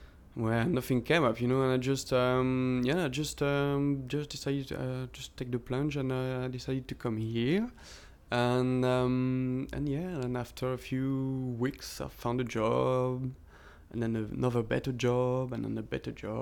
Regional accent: Brittany, France; moved away as an adult; now in London, United Kingdom; I come from France, from Brittany, and I'm 32.

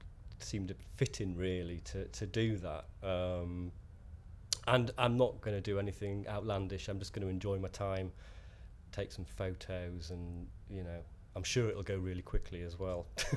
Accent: North East England, United Kingdom; I'm from the Northeast originally anyway

